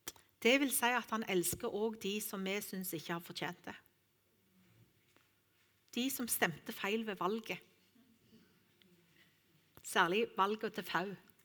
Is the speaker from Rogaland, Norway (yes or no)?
yes; Rogaland, Norway; Og jeg har vokst opp på Jæren, og der synes vi det hørtes litt voldsomt ut.